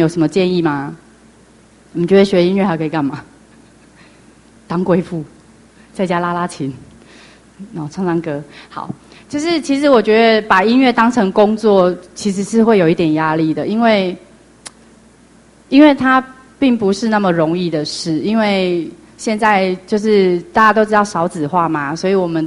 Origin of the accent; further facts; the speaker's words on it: Tainan, Taiwan; moved away as an adult; now in Northern Taiwan; 然后其实我是台南人，那3年前因为结婚的关系，所以我到北部来这样子。